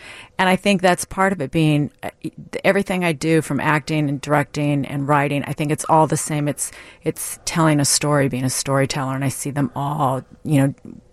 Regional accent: San Diego, California, United States; California, San Diego.

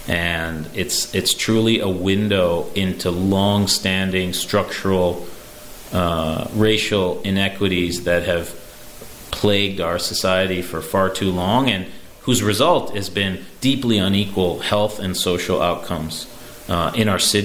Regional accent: Chicago, Illinois, United States; And, I saw that early on in my life, growing up in Chicago. My mother was a pediatrician on the west side of Chicago

